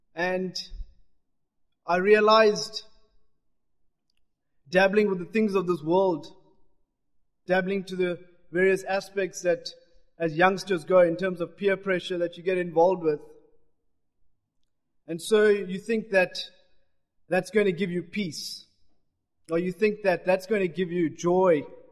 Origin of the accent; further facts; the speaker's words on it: South Africa; born there; I was born in South Africa, and I was born to Christian parents, to Christian godly parents, and brought up in a Christian home.